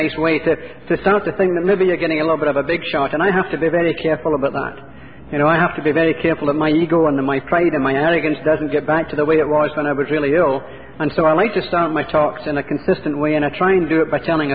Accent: Glasgow, Scotland, United Kingdom; I'm from an alcoholic home. I grew up in Glasgow, Scotland. I'm from an alcoholic home.

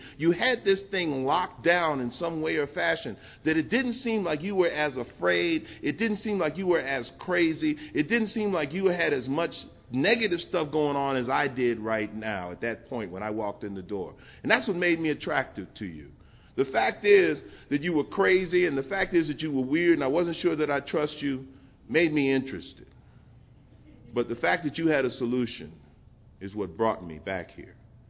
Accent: New York, United States; Now, I'm from New York.

